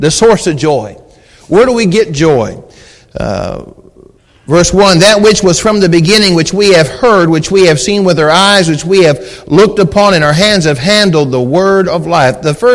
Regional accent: the South, United States; because I'm from the South

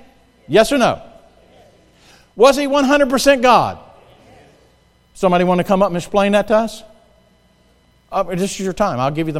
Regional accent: South Carolina, United States; I'm from South Carolina. We have breakfast, dinner, and supper.

